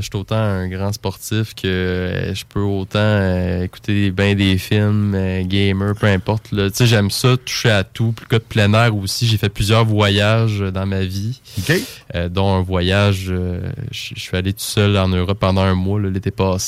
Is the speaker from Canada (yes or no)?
yes; Lévis, Quebec, Canada; Puis pour moi, Lévis, c'est ma ville, c'est ma place.